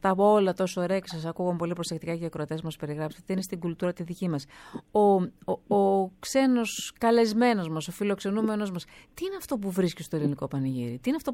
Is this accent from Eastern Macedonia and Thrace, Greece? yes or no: no; Tinos, South Aegean, Greece; Στην Τίνο, εγώ είμαι από την Τίνο.